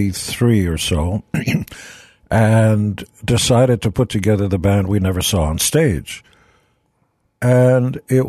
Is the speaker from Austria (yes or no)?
no; Israel; now in United States; So when I grew up in Israel, those first few years, it was nothing. There was no infrastructure, no roads, So you had to figure it out for yourself.